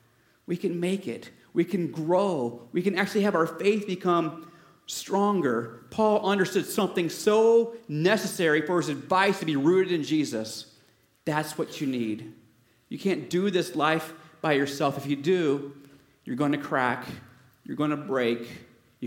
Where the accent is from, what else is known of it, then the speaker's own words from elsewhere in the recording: Florida, United States; Growing up in Florida, I grew up in the Ocala National Forest, and I love the Florida pine trees.